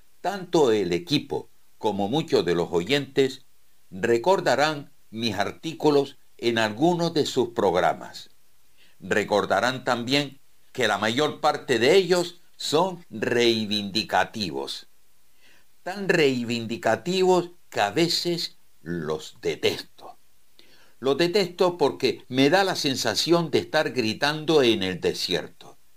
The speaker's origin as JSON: {"language": "Spanish", "town": "Gáldar", "region": "Canary Islands", "country": "Spain", "tie": "born or raised there", "said": "Nacido y criado en Gáldar, justamente en la calle Delgado número 2, en el propio Camino de Santiago. Así que ya saben dónde vivo"}